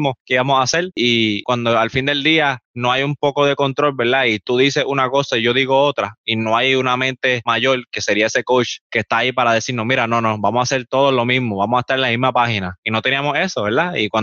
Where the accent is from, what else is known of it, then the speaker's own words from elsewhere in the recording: Puerto Rico; Siendo un puertorriqueño que nadie conocía, nadie en la liga, en la primera season, sabía quién yo era, ¿verdad?